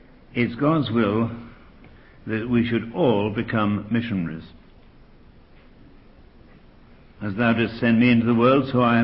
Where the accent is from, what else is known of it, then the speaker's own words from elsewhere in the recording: England, United Kingdom; I say that as an Englishman, but it is.